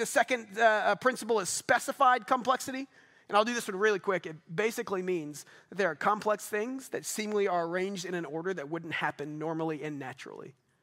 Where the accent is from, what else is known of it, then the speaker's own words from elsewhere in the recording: Double Oak, Texas, United States; Because I grew up in Double Oak. Just got to say that, you know what I mean? And there's not a whole lot around here that compares to that.